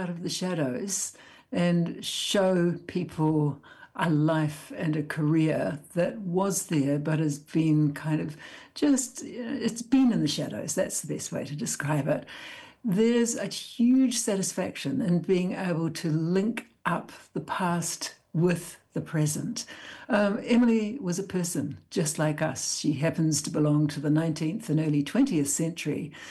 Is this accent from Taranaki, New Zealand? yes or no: yes; Taranaki, New Zealand; I'm a poet. I'm from Taranaki.